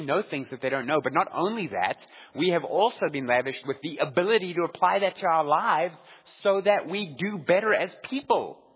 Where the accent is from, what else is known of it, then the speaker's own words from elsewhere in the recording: South Africa; and somebody heard I was from South Africa, and they thought, oh, this is cool.